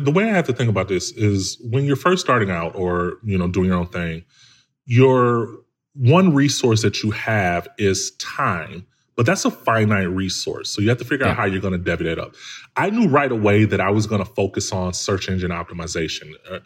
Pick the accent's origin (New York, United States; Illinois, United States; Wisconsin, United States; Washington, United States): Illinois, United States; Chicago; Dude, I'm from Chicago, man, like from the hood.